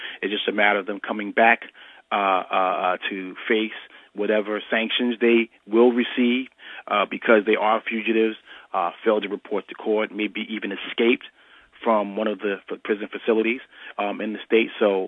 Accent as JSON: {"language": "English", "town": "Newark", "region": "New Jersey", "country": "United States", "tie": "born or raised there", "said": "You know, I'm born and raised in Newark. I went to several high schools in Newark."}